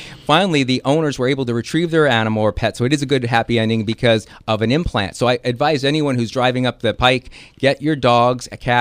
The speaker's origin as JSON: {"language": "English", "town": "Brooklyn", "region": "New York", "country": "United States", "said": "Yeah, Italians from the East Coast"}